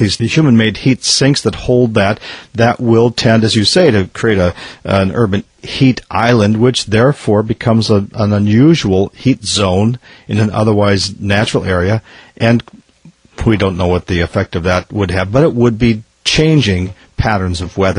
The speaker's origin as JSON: {"language": "English", "region": "Minnesota", "country": "United States", "tie": "born or raised there", "said": "I grew up in Minnesota, and I know what it's like to hit 60 degrees below zero"}